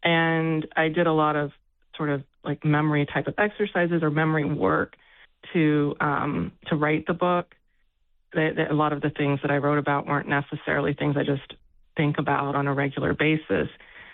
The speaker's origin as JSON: {"language": "English", "region": "London", "country": "United Kingdom", "tie": "born or raised there", "said": "My parents graduated from there. I grew up in South London."}